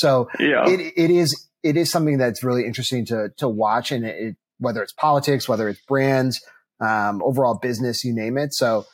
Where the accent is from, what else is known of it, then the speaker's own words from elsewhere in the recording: Chicago, Illinois, United States; And on the flip side, I'm from Chicago.